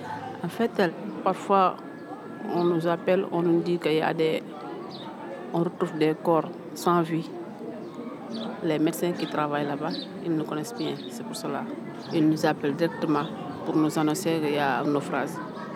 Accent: Senegal; first language Pulaar; French is a second language; Tu sais, ici, notre langue nationale, c'est Wolof. Mais ma langue maternelle, c'est Polar.

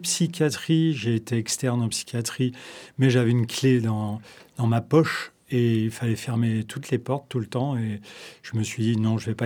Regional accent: Nantes, Pays de la Loire, France; Je suis nantais.

